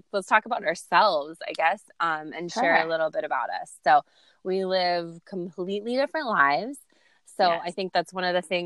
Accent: Lanai, Hawaii, United States; also born or lived in Los Angeles; I was born in California. I moved from LA, which is like big bustling city, to a tiny little island called Lanai or Lanai

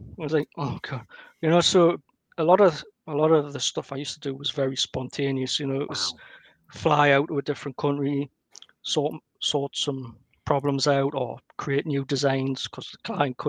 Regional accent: North East England, United Kingdom; accent: Geordie; So he has this crazy Geordie, you know, like, with my accent.

